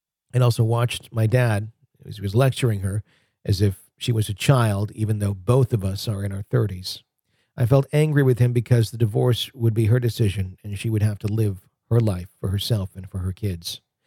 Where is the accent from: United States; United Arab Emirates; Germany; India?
United States; the South; accent: Southern; I'm from the South, but I have mostly lost my accent.